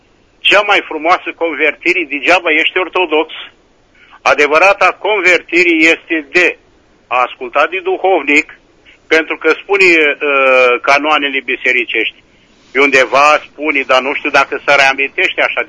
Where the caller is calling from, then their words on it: Suceava, Suceava County, Romania; din Suceava.